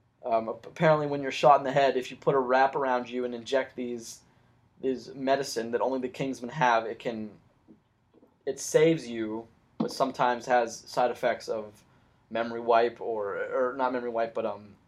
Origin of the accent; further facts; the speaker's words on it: West Virginia, United States; But like, I felt this pride that I should have definitely like shown that I'm from West Virginia.